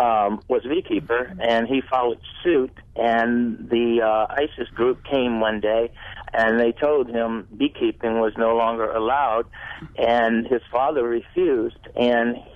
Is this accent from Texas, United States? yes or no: yes; Beaumont, Texas, United States; I grew up in Beaumont, Texas, which is on the southeast coast of Texas. And back in the early 60s, I was born in 53, and I convinced my father to get me a beehive. And I'm African-American